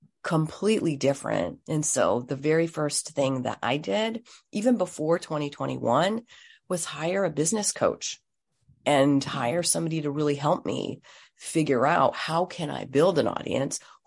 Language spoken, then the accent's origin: English; Philippines; And I'm Filipino and my VA is Filipino. She's in the Philippines.